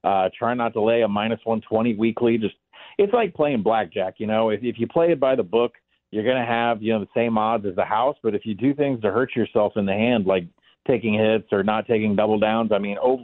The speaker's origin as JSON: {"language": "English", "region": "Arkansas", "country": "United States", "tie": "born or raised there", "lives_now": "Oklahoma, United States", "said": "Yeah, actually, I grew up in Northwest Arkansas, and my whole family lives in Iowa"}